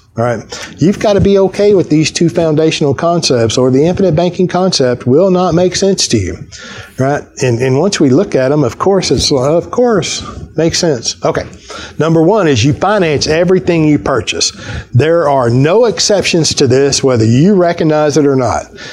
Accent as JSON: {"language": "English", "town": "Fort Worth", "region": "Texas", "country": "United States", "said": "I'm from Fort Worth, Texas. You know, in the wintertime, it doesn't often snow in Fort Worth, Texas."}